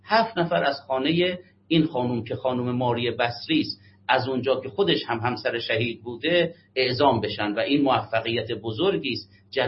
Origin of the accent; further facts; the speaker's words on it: Iran; همه ما ایرانی هستیم و ایرانی بودن برای ما بسیار مؤکد است